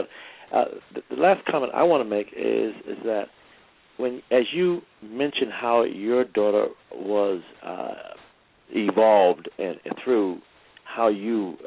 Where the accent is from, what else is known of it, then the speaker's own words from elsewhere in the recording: Boston, Massachusetts, United States; I'm from Massachusetts. I'm from Boston.